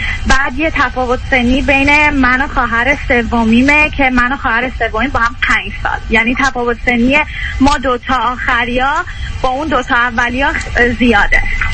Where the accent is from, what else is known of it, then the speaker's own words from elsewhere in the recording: Iran; moved away as an adult; که از ایران خارج شدم، بنابر یه دلایلی که میخواستم ادامه تحصیل بدم ایران نمیتونستم، و اینکه الان که از ایران اومدم